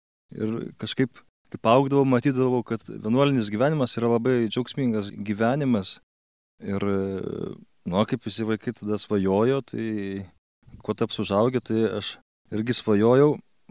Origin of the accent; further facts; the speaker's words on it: Kaunas, Kaunas County, Lithuania; Tai pats esu kaunietis ir čia į Baltriškas jau atvažiuoju prieš 20 metų, man buvo 9 metai